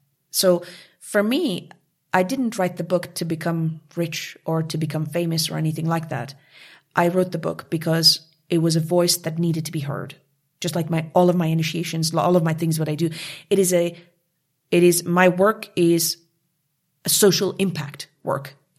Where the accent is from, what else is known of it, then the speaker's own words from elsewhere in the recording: Montreal, Quebec, Canada; now in Germany; I came from Canada. From Montreal, La Belle Ville de Montréal. I grew up there. And I came from Canada to Germany, to Munich, to Bavaria